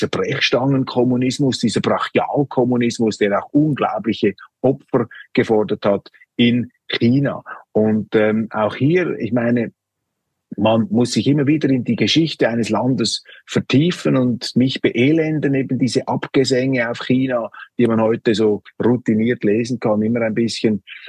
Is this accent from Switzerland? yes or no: yes; Switzerland; Und ich finde einfach in der heutigen Welt, meine Damen und Herren, und als Schweizer sowieso